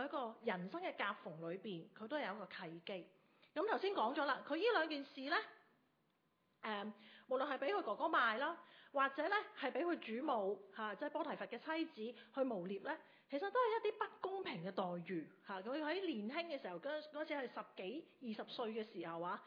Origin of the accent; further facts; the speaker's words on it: China; 就系话好似我哋中国人讲广东话吓